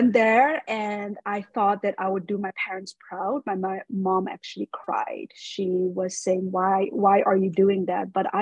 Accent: Netherlands; My dad moved when he was 18 to the Netherlands. So my sisters and I are all born and raised in Holland. So we are Western with a Chinese background.

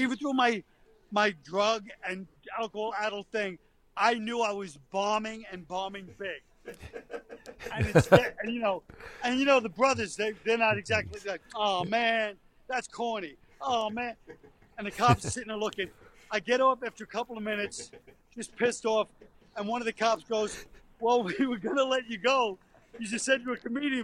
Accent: Brooklyn, New York, United States; I know a lot of people think, hey, I'm from Brooklyn. You know, this guy's from Brooklyn.

